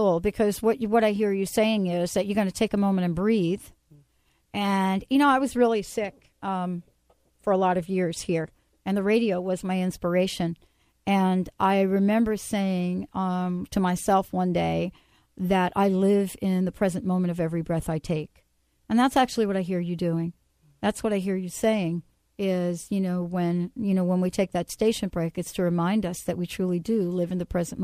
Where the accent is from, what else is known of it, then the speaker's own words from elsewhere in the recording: East Coast, United States; I grew up on the East Coast.